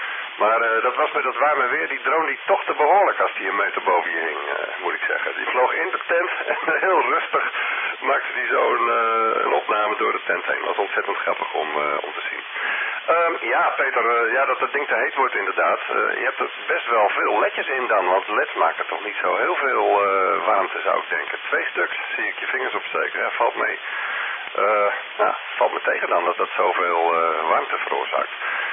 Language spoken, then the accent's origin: Dutch; Drenthe, Netherlands; wat kun je nou doen als Drent